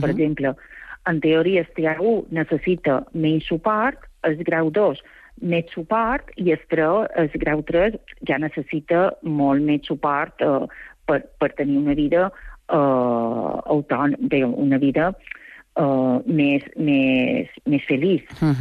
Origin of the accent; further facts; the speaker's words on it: Balearic Islands, Spain; jo me vaig criar un poble, jo som de Soia.